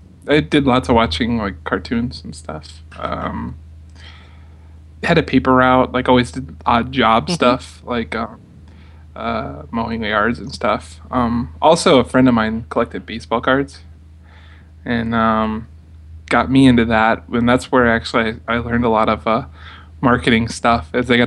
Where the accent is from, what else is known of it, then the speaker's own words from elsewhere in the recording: Illinois, United States; born there; No, I was born in Illinois and then was in the military.